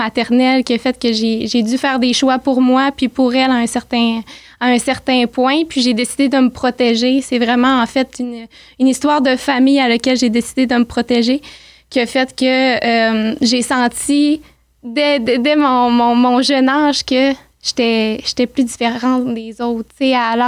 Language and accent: French; Saint-Prime, Quebec, Canada; now in Saguenay, Canada; Moi, je suis une petite fille du Lac-Saint-Jean. J'ai été élevée à Saint-Prime avec mon papa Michel. Fait que depuis que je suis toute petite, c'est ça. Je vis ma petite vie à Saint-Prime avec mon papa.